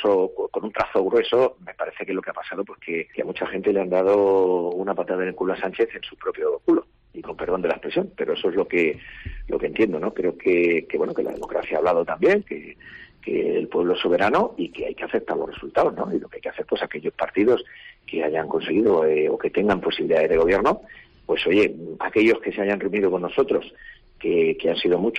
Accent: Málaga, Andalusia, Spain; soy muy políticamente incorrecto en Sevilla, porque soy boquerón.

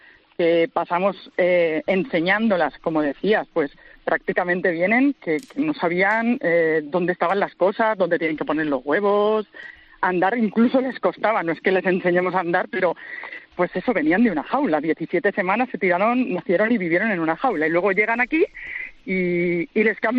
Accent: Casas de Ves, Castilla-La Mancha, Spain; hace 5 años, ya en julio va a ser 5 años, que por circunstancias de la vida regresé a mi pueblo, a Casas de Bes

